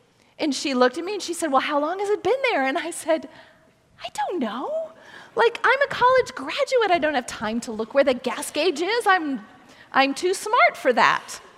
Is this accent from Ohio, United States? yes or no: yes; Ohio, United States; She went to Ohio State. I was from Ohio.